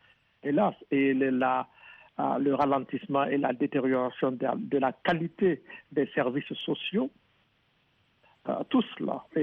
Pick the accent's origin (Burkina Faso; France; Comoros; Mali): Burkina Faso; comme cela vient de se passer chez nous au Burkina.